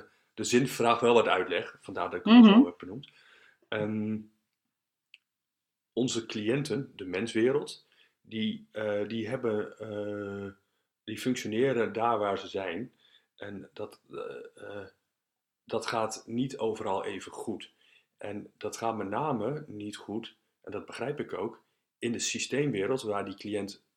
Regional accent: Netherlands; Als Nederlander zijn wij redelijk vrijgevochten, een autonome bevolking.

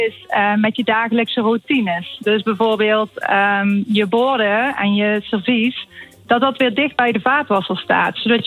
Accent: Geldrop, North Brabant, Netherlands; Ik kom uit Gelderop.

